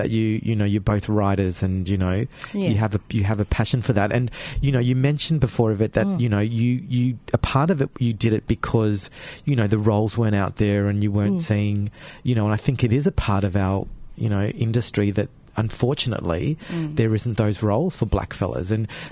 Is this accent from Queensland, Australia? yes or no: no; Darwin, Northern Territory, Australia; Well, yeah, and I'm from Darwin, so you know, it's the same. We have to move